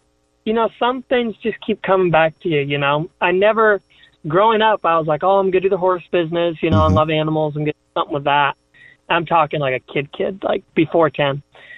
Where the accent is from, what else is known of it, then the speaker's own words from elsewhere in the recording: Connecticut, United States; No, I grew up right in the hub of country music, Connecticut.